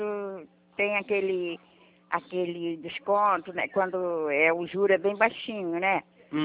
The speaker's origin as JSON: {"language": "Portuguese", "town": "Saquarema", "region": "Rio de Janeiro", "country": "Brazil", "said": "Eu sou de Saquarema."}